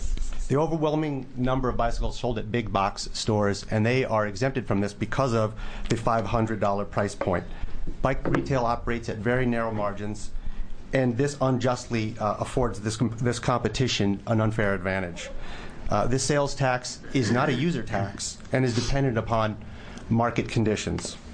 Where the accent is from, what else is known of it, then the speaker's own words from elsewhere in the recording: Portland, Oregon, United States; I'm from Portland, Oregon